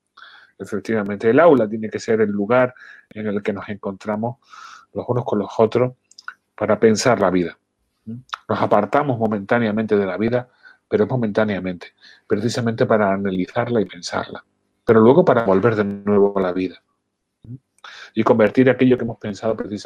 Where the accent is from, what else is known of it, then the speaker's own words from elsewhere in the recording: Andalusia, Spain; Yo soy andaluz y en Andalucía, mi tierra, bueno, pues estamos continuamente riéndonos, ¿no?